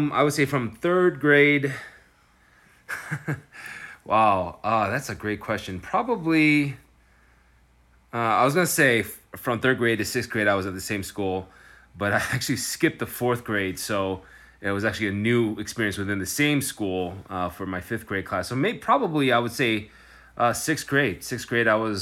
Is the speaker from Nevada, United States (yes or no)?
no; Columbus, Ohio, United States; also born or lived in Chicago; I was born here in Chicago as well, and but I don't have any early memories of Chicago because we moved to Ohio early on. So all of my childhood memories are from Columbus, Ohio, which is in the central part of the state of Ohio.